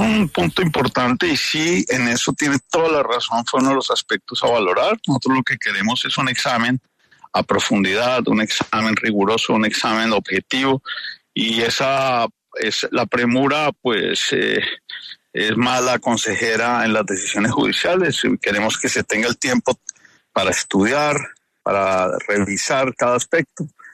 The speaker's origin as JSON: {"language": "Spanish", "region": "Santander", "country": "Colombia", "said": "Para mí siempre es un placer estar en mi tierra y observar ese lindo pueblo santandereano."}